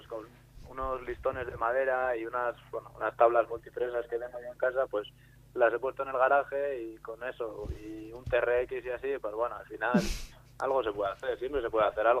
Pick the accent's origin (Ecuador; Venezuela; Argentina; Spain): Spain; Bergara, Basque Country; Josean Mulas, que es también pues, de Vergara, de mi pueblo